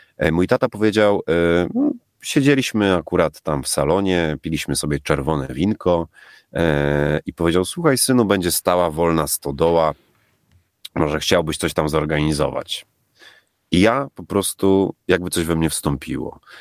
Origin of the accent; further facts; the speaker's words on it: Lublin Voivodeship, Poland; wróciłem na lubelskie ziemie, bo stąd pochodzę, z niezbyt dużymi oszczędnościami.